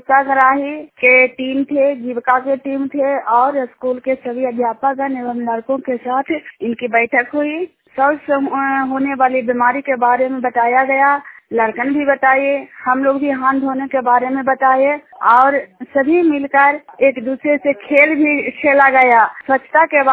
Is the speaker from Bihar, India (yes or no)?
yes; Bihar, India; नालंदा जिला का रहने वाली हूँ।